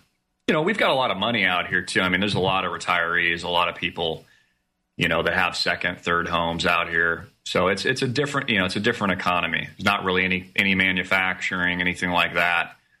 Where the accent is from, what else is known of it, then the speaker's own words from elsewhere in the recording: California, United States; got a lot of California transplants. I'm originally from California.